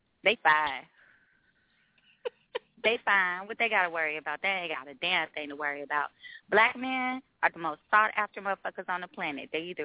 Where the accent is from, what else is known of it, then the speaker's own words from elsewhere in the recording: Oakland, California, United States; A lot of us never leave. I'm from Oakland.